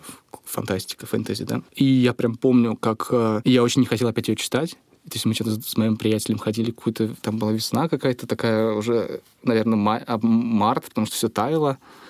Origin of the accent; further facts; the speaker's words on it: Moscow, Russia; я вырос там в Чертаново, да, и... То есть моя семья довольно интеллигентная, то есть папа там программист, мама учитель.